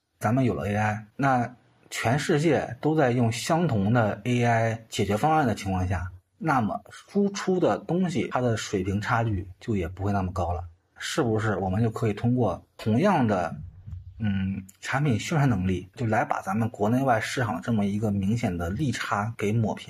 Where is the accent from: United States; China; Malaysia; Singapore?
China; 是因为我老家那边啊，是咱们中国的一个酒类包装基地，就是做玻璃瓶做瓶盖这种的。